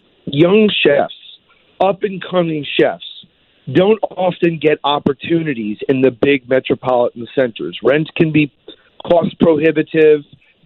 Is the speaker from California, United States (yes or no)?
no; Fort Lauderdale, Florida, United States; these wonderful places growing up in Fort Lauderdale with my grandparents.